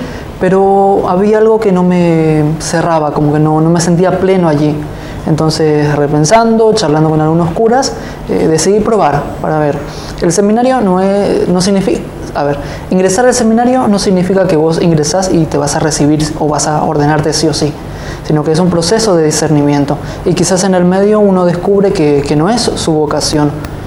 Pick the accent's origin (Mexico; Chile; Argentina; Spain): Argentina; Gobernador Roca, Misiones; Soy de Gobernador Roca.